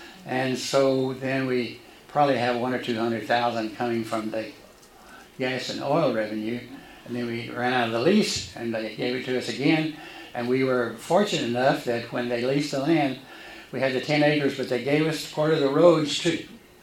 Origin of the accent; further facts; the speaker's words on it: Lake Worth, Texas, United States; And I grew up in Lake Worth. And so as I grew up, first grade through the 12th grade, Lake Worth, 10-minute drive from here, or less, and so forth, we were the Lake Worth Bullfrogs.